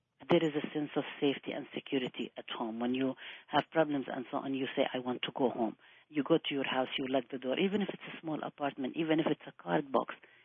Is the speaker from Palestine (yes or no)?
yes; Palestine; anybody who asks you where you're from, the impulse is to always say Palestinian. You know, I'm from Palestine.